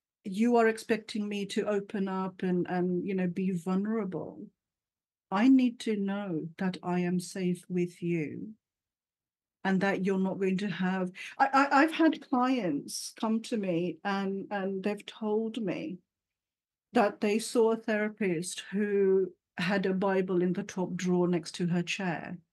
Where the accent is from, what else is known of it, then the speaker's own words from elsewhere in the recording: London, United Kingdom; growing up in the East End of London, having my lived experience, you know, living amongst so many different cultures